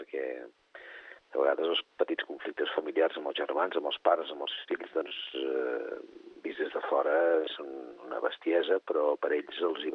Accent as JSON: {"language": "Catalan", "region": "Catalonia", "country": "Spain", "tie": "born or raised there", "said": "dels catalans, en aquest cas, del Vallès, que és d'on soc jo i on he viscut tota la vida."}